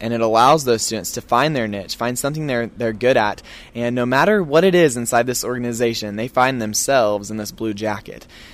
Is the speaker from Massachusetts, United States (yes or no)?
no; Woodward, Oklahoma, United States; Growing up in Woodward, Oklahoma, there were opportunities at my fingertips.